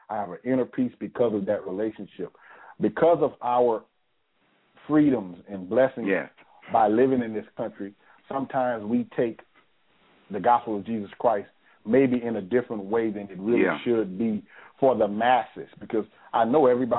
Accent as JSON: {"language": "English", "town": "New Orleans", "region": "Louisiana", "country": "United States", "tie": "born or raised there", "said": "I'm from Louisiana. I'm from New Orleans. Born in New Orleans, raised in Louisiana. My daddy's from New Orleans."}